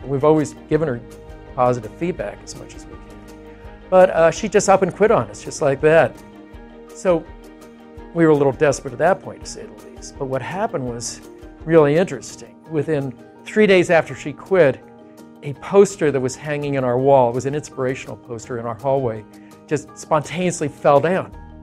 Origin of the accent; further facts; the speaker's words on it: Massachusetts, United States; I am from Cape Cod, Massachusetts, and I have been with the Trivedi family since 2010.